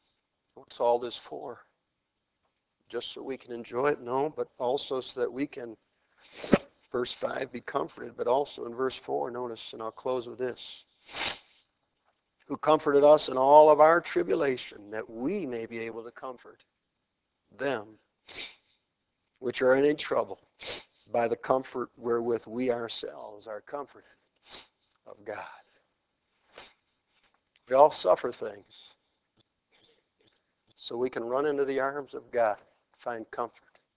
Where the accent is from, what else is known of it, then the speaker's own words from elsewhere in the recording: Orchard Park, New York, United States; I know in the town I grew up in Orchard Park, we used to have there is a park there called Chestnut Ridge Park.